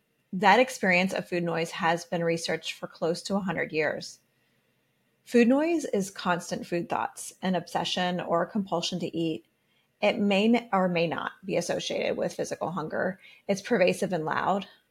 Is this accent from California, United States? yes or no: no; Ohio, United States; Your loudspeakers are like the tornado warnings I grew up around in Ohio.